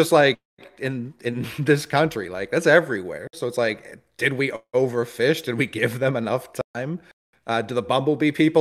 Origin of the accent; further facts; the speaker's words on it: Harlem, New York, United States; I'm from Harlem.